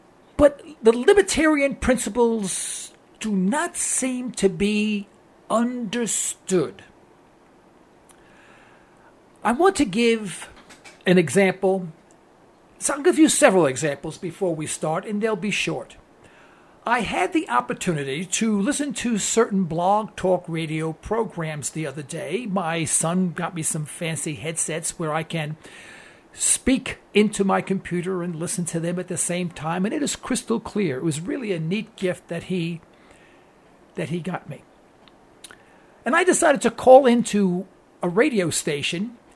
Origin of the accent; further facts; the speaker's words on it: Harlem, New York, United States; accent: New York; he knew I came from Harlem. And I thought that was kind of neat. Now, I have an accent from New York, but I don't have a black accent